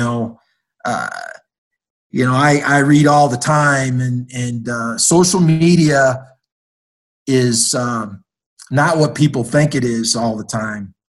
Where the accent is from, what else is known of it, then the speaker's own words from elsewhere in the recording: Madison, Wisconsin, United States; You know, I grew up in the Midwest. I grew up in a college town in Madison, Wisconsin. Obviously, my upbringing was very different.